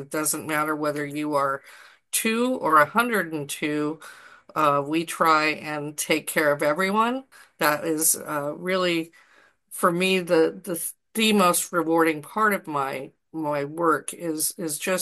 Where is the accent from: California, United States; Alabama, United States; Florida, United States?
California, United States; Fremont; now in Bucksport, United States; I grew up in California in a big public library in Fremont.